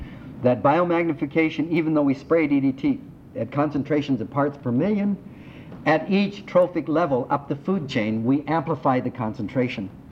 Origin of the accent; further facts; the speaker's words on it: Canada; which they allowed me to keep in Canada. And thanks to you, I remained in my home country.